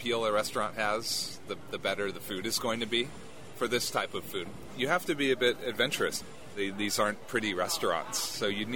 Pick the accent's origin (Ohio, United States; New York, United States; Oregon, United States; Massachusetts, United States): Oregon, United States; now in Bangkok, Thailand; I'm originally from Oregon, but have lived in Bangkok for about 12 years now.